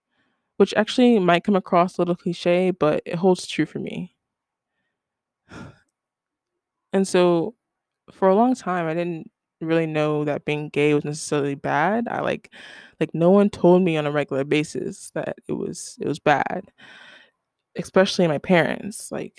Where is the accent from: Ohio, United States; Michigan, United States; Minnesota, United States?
Ohio, United States; Because I grew up in Ohio, and that shit already whack.